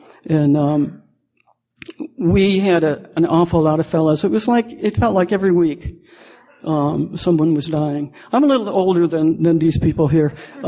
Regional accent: Chicago, Illinois, United States; moved away as an adult; I was raised in Chicago. I left when I was 25 years old.

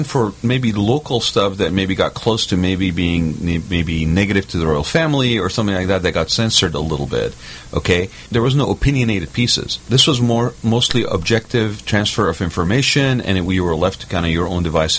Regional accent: Kuwait; When I was growing up in Kuwait, we had conflict is always going on around there.

